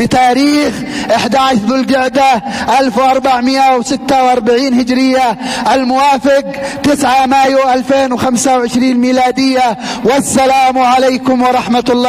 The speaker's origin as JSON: {"language": "Arabic", "country": "Yemen", "said": "نحن كشعب يمني مؤمن مجاهد"}